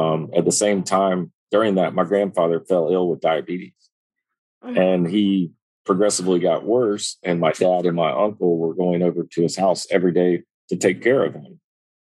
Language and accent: English; Raleigh, North Carolina, United States; From Raleigh, North Carolina, on the East Coast, about midway between New York and Miami.